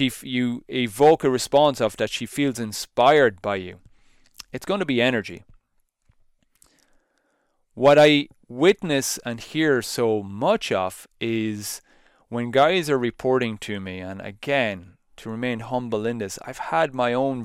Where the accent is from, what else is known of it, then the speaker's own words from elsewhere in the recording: Ireland; I'm an Irish dude. I think in Europe it's Celsius.